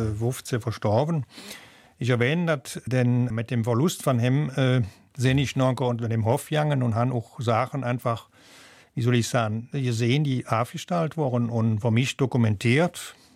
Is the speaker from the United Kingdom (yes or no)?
no; Büllingen, Liège, Belgium; Natürlich, ich stand zu meinen Wurzeln, ich stand zu Büllingen und zu dem, wo ich herkomme.